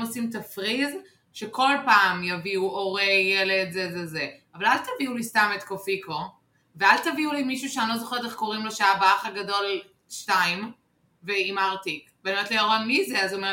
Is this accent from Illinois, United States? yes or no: no; New York, United States; now in Israel; בגלל שאני גדלתי בניו יורק והיא גדלה בניו יורק